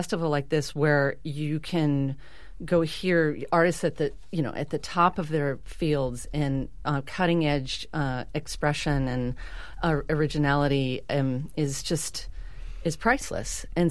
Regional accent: Berkeley, California, United States; I'm from the Bay Area, I'm from Berkeley.

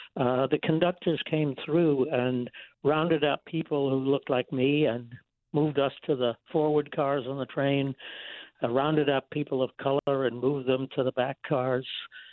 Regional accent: Winthrop, Maine, United States; I grew up in Winthrop here in Maine, and I graduated from high school in 1953 and took a job as a bookkeeper.

